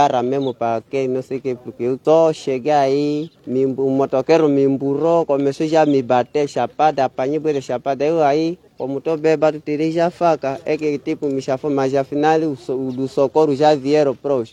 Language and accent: Portuguese; Chibia, Huíla, Angola; Viemos da Chibia, na comuna da Capunda Cavilongo, bairro do Xingoluena.